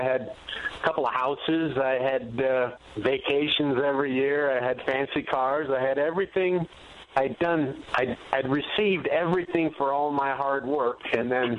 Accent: San Francisco, California, United States; Yeah, I grew up in California, mostly the Bay Area, San Francisco.

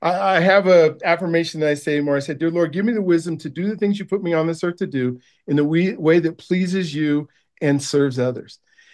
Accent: Denver, Colorado, United States; I grew up here in Denver, Colorado, and I went to California.

